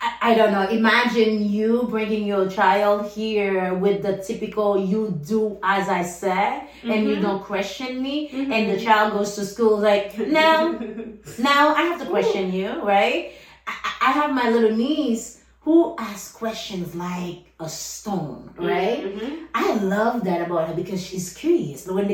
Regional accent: Haiti; English is a second language; like we used to do growing up in Haiti, and people go cook for you and doing your laundries and doing everything for you.

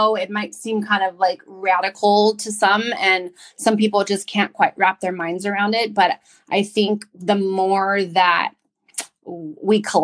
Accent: San Diego, California, United States; So, I'm just excited to be a part of helping advance that movement here in my hometown of San Diego

